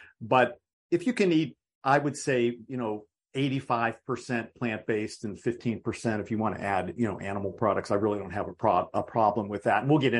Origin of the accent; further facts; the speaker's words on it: Pittsburgh, Pennsylvania, United States; now in Miami Beach, United States; Well, I am from Pittsburgh, but right now I am in sunny Miami Beach.